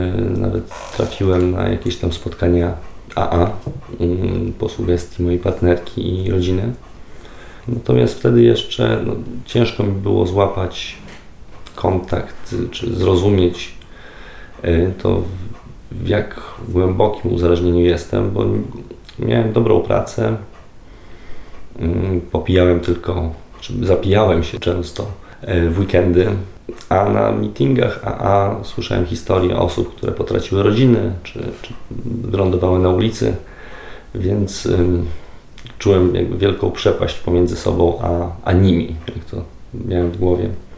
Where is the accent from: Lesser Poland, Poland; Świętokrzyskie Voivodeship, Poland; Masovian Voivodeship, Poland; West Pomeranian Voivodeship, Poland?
Masovian Voivodeship, Poland; Warsaw; Mam 33 lata, jestem z Warszawy.